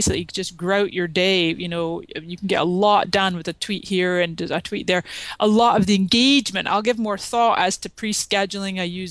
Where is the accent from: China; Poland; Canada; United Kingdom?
Canada; now in San Diego, United States; My parents are originally from Scotland, so I'm Canadian and Scottish, and I'm now in sunny San Diego since 99.